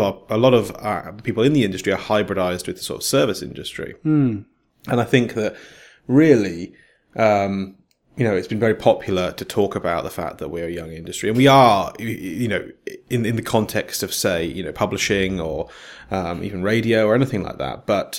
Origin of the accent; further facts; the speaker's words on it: United Kingdom; Maybe it's because we're British, I don't know.